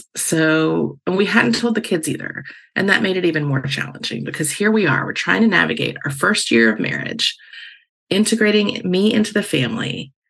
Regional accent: the South, United States; I grew up in the South, where the normal pattern of life is to go to school, get married, and have babies.

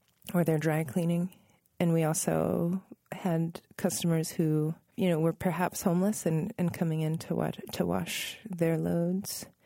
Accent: Virginia, United States; I was growing up in Northern Virginia, and the push at that time, the interest was in assimilation.

